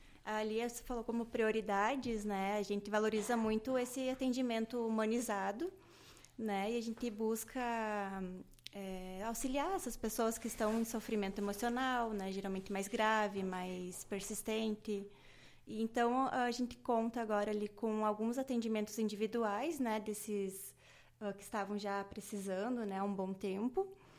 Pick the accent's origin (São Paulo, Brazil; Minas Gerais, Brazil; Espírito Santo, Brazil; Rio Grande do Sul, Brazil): Rio Grande do Sul, Brazil; Lagoa Vermelha; Sim, eu sou de Lagoa Vermelha, né? Mas eu morei muito tempo fora, e então voltei o ano passado para cá